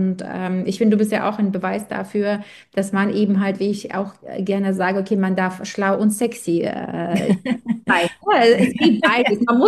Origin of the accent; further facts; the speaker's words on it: Belarus; now in Germany; ich komme ja ursprünglich aus Weißrussland, da wird einfach dem Aussehen ein anderer Wert gelegt